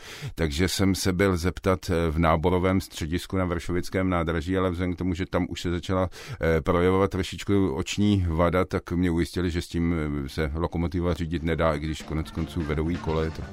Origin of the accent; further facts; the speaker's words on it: Prague, Czechia; born there; Já jsem se narodil v Praze v roce 1962.